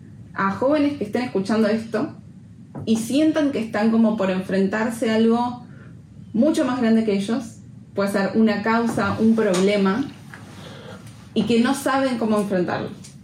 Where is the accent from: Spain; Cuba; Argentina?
Argentina; de pronto podamos unirnos en un sentimiento de, al final somos todos argentinos